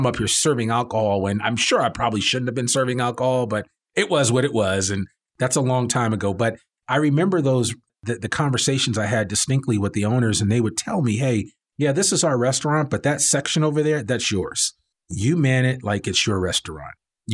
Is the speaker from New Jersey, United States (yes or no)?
yes; Teaneck, New Jersey, United States; there was a really cool restaurant in the town that I grew up in Teaneck, New Jersey.